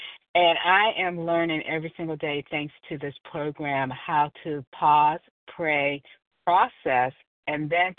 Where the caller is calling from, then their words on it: Georgia, United States; I'm calling from Georgia.